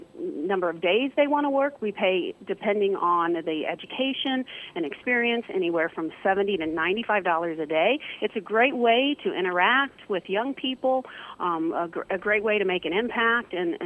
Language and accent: English; Bloomington, Indiana, United States; growing up in Bloomington, and I went to Unionville Middle School back in the days when there was a middle school, and graduated from Bloomington North